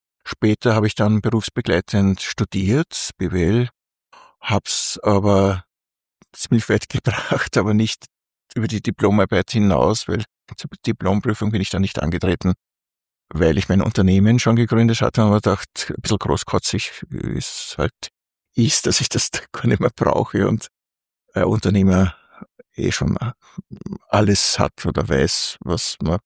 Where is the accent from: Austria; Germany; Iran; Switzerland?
Austria; Linz, Upper Austria; Ich bin am Binnenmichl aufgewachsen, in so einer Gründerzeit, Atmosphäre und Umgebung